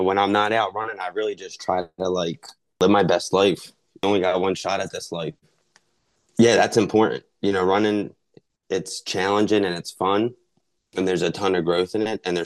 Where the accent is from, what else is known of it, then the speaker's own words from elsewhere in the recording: Philadelphia, Pennsylvania, United States; Yeah. Born and raised in the Northeast section too, specifically.